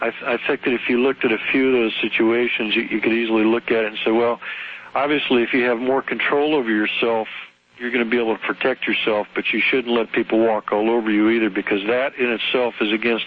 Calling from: San Diego, California, United States; I'm calling from San Diego, first-time caller.

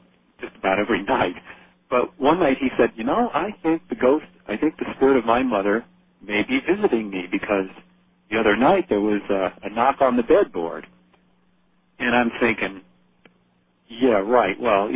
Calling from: Wilkes-Barre, Pennsylvania, United States; from Wilkes-Barre, Pennsylvania.

